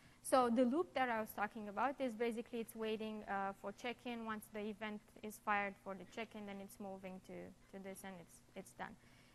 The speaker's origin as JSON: {"language": "English", "country": "Romania", "said": "I'm from Romania, so go ahead."}